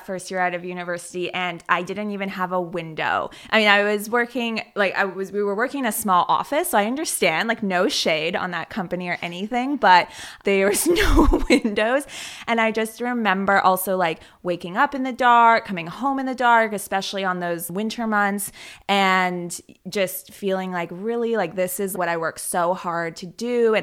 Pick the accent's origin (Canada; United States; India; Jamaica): Canada; Especially when they find out that you're American and I'm Canadian, they are so confused as to how we met.